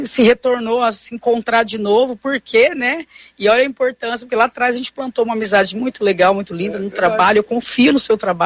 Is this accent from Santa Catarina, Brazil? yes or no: no; Fernandópolis, São Paulo, Brazil; now in Londrina, Brazil; Eu sou de São José... De Fernandópolis. Fernandópolis. Interior de São Paulo, próximo a São José do Rio Preto. Moro já... Vim em 2002 para cá.